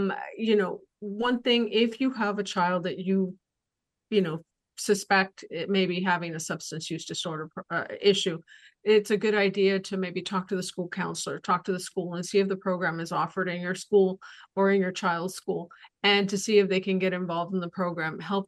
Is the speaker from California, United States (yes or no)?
yes; Calexico, California, United States; My hometown.